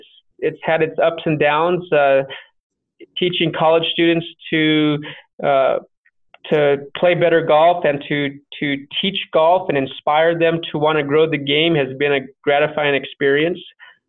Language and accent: English; Santa Fe, New Mexico, United States; So I grew up in New Mexico. I still live in New Mexico. And I grew up playing golf in Santa Fe, at Santa Fe Country Club.